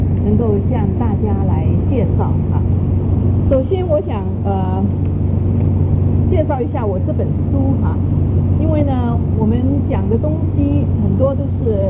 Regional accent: Hong Kong; also born or lived in Fuzhou, China; now in United States; 我是生在福建福州

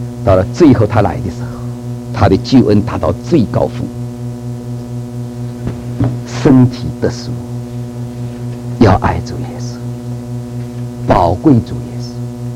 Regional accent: China; 是不是这么侮辱我们中国人？

